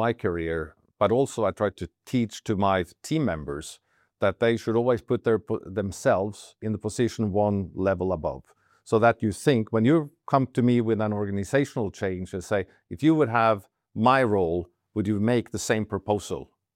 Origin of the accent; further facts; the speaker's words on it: Norway; And also, I grew up in Norway, which is a bit of a different culture